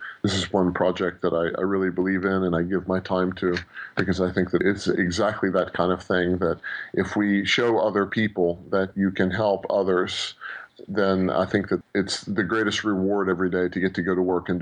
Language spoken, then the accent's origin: English; West Virginia, United States; born there; also born or lived in California / Finland; that's what brought me from where I was born in West Virginia to California, then to Finland.